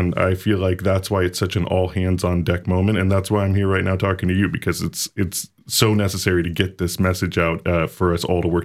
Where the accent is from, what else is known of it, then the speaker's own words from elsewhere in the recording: Florida, United States; now in St. Petersburg, United States; I'm a sixth-generation Floridian, born and raised in Brevard County, just down the coast.